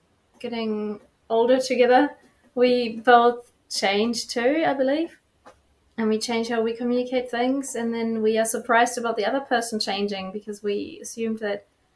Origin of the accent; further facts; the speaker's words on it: France; also born or lived in Germany; now in New Zealand; I guess growing up in France and Germany, I feel like maybe my values have been a bit mixed there too.